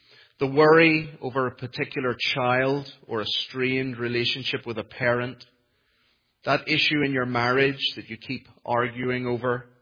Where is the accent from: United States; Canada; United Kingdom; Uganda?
United Kingdom; Northern Ireland; accent: Northern Irish; That's my Northern Irish accent again.